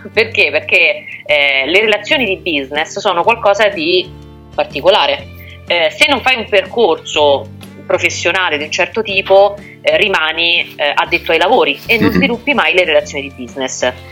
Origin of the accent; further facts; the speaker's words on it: Rome, Lazio, Italy; now in Macerata, Italy; Io sono romana, da poco trasferita a Macerata per seguire alcuni progetti lavorativi